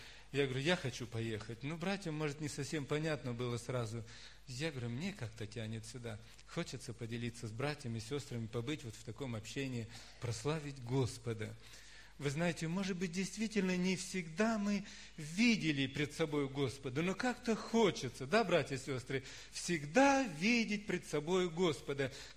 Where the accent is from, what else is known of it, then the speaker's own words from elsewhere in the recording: Temirtau, Karaganda Region, Kazakhstan; я родился в Темиртау, и все это время, сколько там, 47 лет уже прожил в Темиртау.